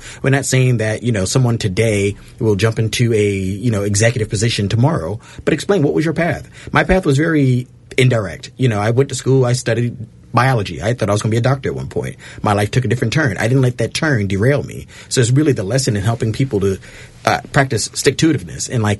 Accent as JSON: {"language": "English", "town": "Brooklyn", "region": "New York", "country": "United States", "said": "You know, myself, I'm from Bedford Stuyvesant in Brooklyn"}